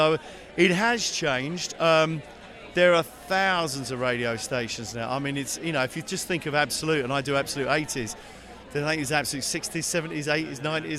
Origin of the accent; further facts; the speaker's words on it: London, United Kingdom; I live in the country now. It gets me into London, which I love. I'm a Londoner.